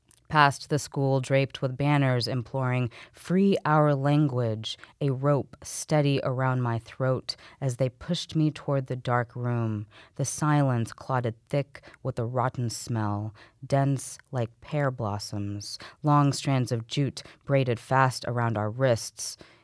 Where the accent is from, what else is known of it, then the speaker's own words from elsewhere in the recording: Midland, Texas, United States; I grew up in West Texas in Midland, in the Midland-Odessa area